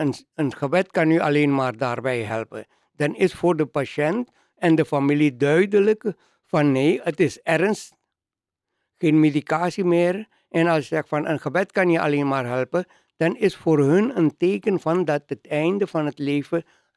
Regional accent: Suriname; now in Netherlands; ik kom uit Suriname

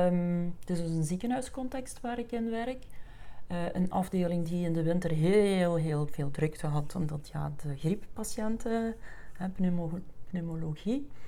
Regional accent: Flanders, Belgium; We zijn Vlamingen, we zijn niet zo gelijk de Nederlanders.

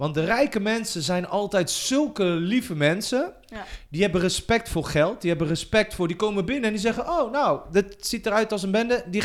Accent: Morocco; Je weet toch wel dat ik Marokkaans ben?

